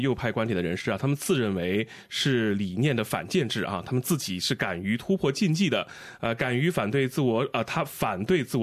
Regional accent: Australia

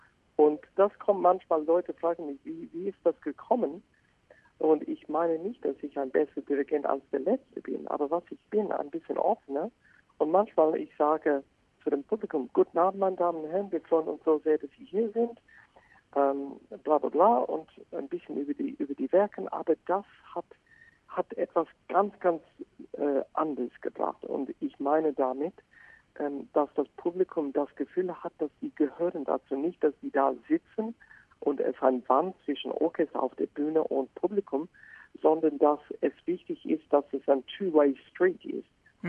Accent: Australia; German is a second language; now in Germany; ich als Australier in Deutschland

